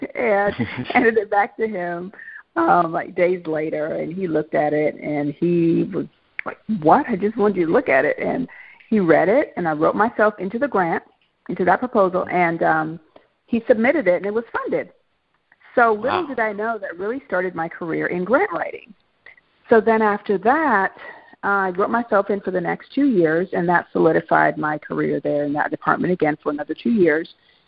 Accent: Jamaica; coming from a background abroad, being born and raised in Jamaica

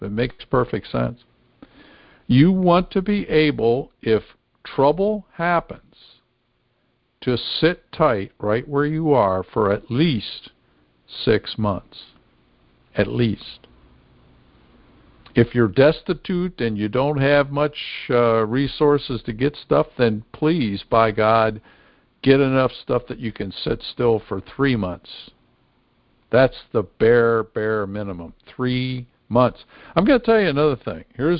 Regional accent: Pennsylvania, United States; Where I grew up in the Amish country of Pennsylvania, every farmhouse had a stocked pantry.

